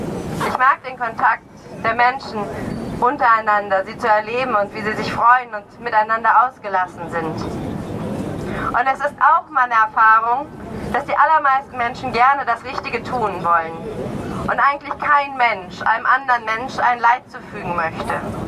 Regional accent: Cologne, North Rhine-Westphalia, Germany; ich komme aus Köln

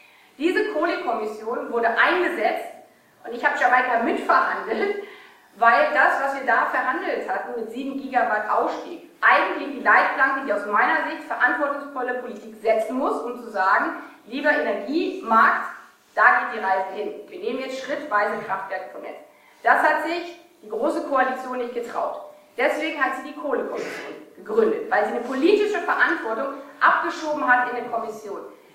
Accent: East Germany, Germany; Auch nicht in Ostdeutschland. Und das sage ich als Ostdeutsche.

